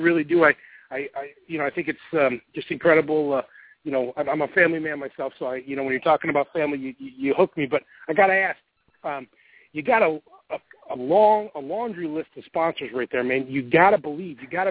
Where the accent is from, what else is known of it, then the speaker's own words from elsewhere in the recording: Buffalo, New York, United States; I'm from Buffalo, New York, so I know that, man. I moved out of the frozen tundra down here into the warmth.